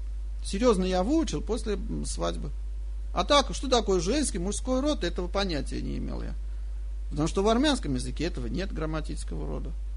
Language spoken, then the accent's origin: Russian; Armenia; Я армянин, моя жена русская.